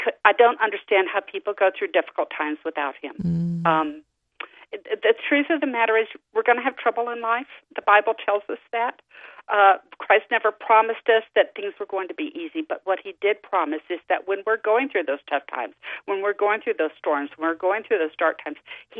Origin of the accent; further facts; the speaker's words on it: Houston, Texas, United States; born there; Well, I was born in Houston, Texas, but it was because my dad was stationed at Ellington Air Force Base. Mm. So basically, I have lived all over the world. I grew up in a military family.